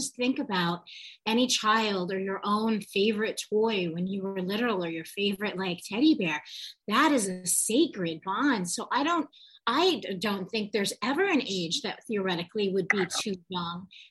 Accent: New York, United States; born there; now in Manhattan, United States; No, I was born in the Adirondacks in upstate New York, but I had this crazy hippie mother who literally brought me around the country. I lived in 27 different homes before I moved here, actually to this building in 1988 in Manhattan.

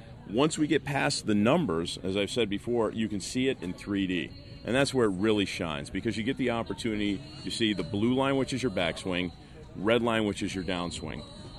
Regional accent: Chicago, Illinois, United States; I'm from Chicago.

